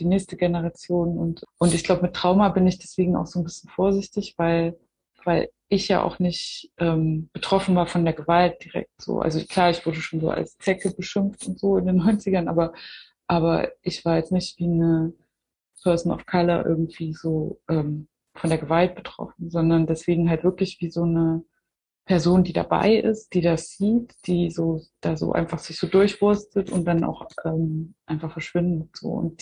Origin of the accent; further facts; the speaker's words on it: Zwickau, Saxony, Germany; Zwickau ist jetzt für mich halt, kann halt nie mehr einfach nur meine alte Heimatstadt sein